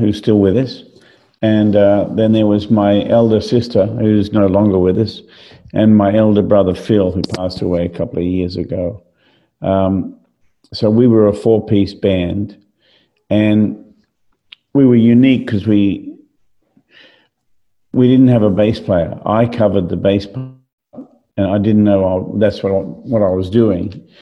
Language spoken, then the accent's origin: English; Australia; All over. When I was born, my father was working in a coal mine